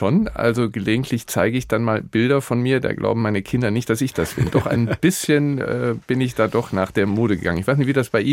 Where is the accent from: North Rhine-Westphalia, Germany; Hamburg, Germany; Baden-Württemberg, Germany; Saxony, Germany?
North Rhine-Westphalia, Germany; Neuss; Ich bin in Neuss groß geworden, eine katholische, konservative Stadt, auch im CDU-Milieu.